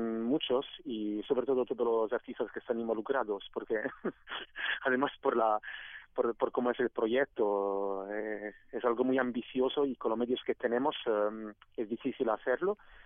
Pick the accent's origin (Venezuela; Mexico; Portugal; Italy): Italy; Spanish is a second language; En mi país siempre ha sido como más poético, porque en España el Quijote lo encontramos en muchos lugares, como dibujos animados, como para niños, para en Italia, no sé, yo siempre lo he vivido como algo idealista